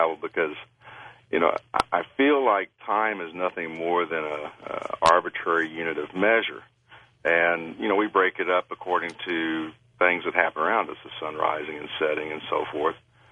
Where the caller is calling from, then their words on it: Pleasanton, Texas, United States; I'm calling from Pleasanton, Texas.